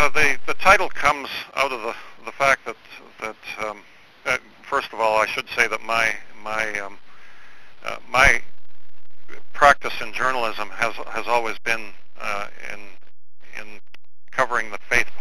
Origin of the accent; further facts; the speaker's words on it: Vancouver, British Columbia, Canada; We come from Vancouver and from the Vancouver area, and we still own a condominium, a small condominium in Surrey North.